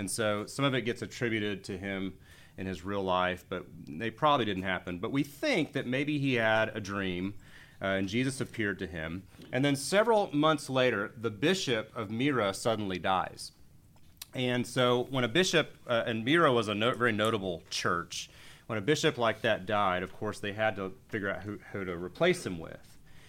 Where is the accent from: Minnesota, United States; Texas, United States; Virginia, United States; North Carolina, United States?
Texas, United States; Houston; Another thing is we grew up in Houston and we didn't have a fireplace.